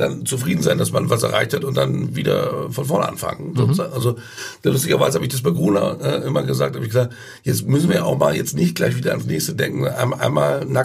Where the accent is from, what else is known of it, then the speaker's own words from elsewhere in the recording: Hamburg, Germany; aber meine Familie wohnt hier und ich bin Hamburger